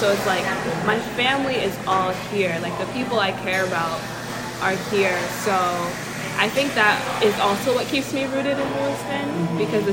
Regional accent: Lisbon, Portugal; also born or lived in Congo / Vermont; I was born in Congo. I lived in Lisbon for almost 15 years. I feel like Lisbon has been more my home than like Vermont has, because I moved from Vermont to Lisbon

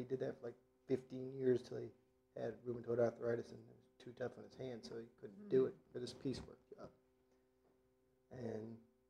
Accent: Lewiston, Maine, United States; I was born in St. Mary's Hospital, Lewiston, Maine, 1970, July 13th.

